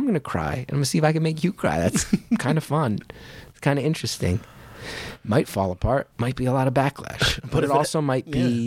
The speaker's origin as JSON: {"language": "English", "region": "New Jersey", "country": "United States", "tie": "born or raised there", "said": "growing up in Jersey"}